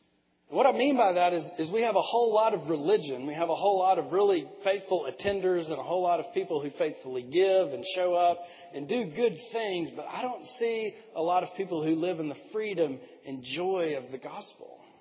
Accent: Tyler, Texas, United States; I grew up here in Tyler until I went off to college.

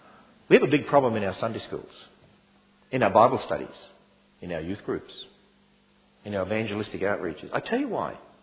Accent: Australia; I'm an Australian. Australians are pretty blunt.

